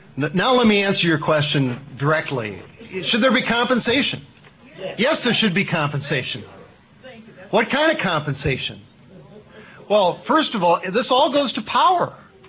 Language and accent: English; Sioux Falls, South Dakota, United States; A white guy growing up in Sioux Falls, South Dakota, I haven't felt it directly.